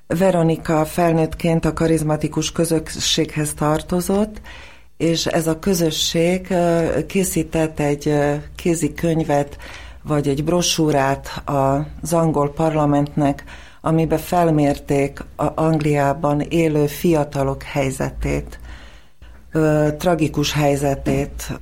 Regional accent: Bratislava, Bratislava Region, Slovakia; first language Slovak; Hungarian is a second language; moved away as an adult; now in Hungary; szlovák nyelv volt az a közös nyelv, amin mi otthon beszélgettünk, ez az én anyanyelvem. És 18 éves koromig, érettségig Pozsonyban éltem, oda jártam magyar óvodába és szlovák iskolákba, és utána érettségi után jelentkeztem Budapestre egyetemre

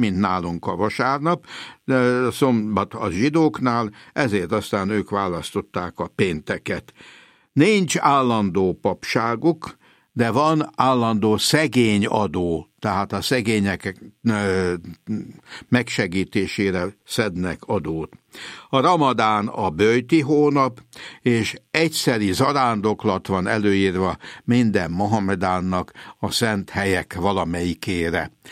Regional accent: Hungary; Ennek részben mi magyarok vagyunk a áldozatai is, meg hősei is

